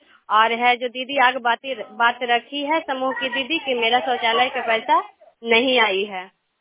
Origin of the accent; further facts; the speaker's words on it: Akar, Bihar, India; ग्राम अकर के रहने वाली हूँ, कच्छामा पंचायत नगर नौसा प्रखंड।